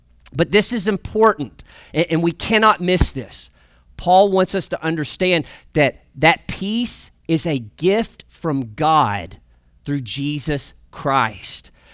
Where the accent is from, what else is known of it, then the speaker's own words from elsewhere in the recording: Arkansas, United States; I grew up in Northeast Arkansas. Our house was situated on about an acre of land, and there were about 100 pine trees that surrounded our house.